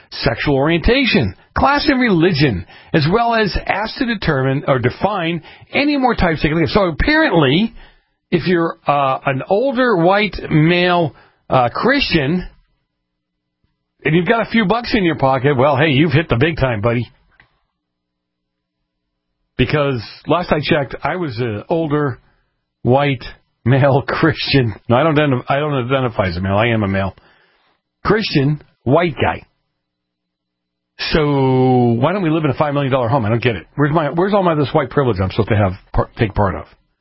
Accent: East Coast, United States; now in California, United States; Especially here in California. I grew up on the East Coast.

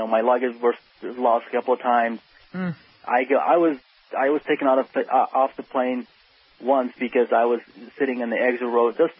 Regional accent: Iraq; And we said, you know, we're from Iraq, obviously.

